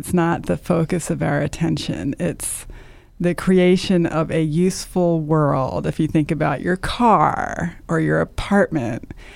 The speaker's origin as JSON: {"language": "English", "town": "Baltimore", "region": "Maryland", "country": "United States", "tie": "born or raised there", "said": "I grew up in Charles Village near the Hopkins Homewood campus"}